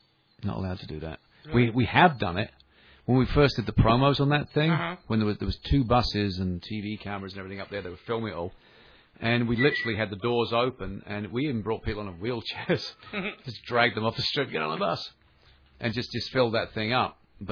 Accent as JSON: {"language": "English", "region": "England", "country": "United Kingdom", "said": "And I'm English."}